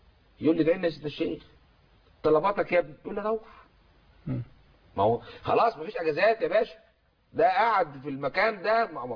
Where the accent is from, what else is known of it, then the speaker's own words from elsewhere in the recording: Egypt; انا كمصري.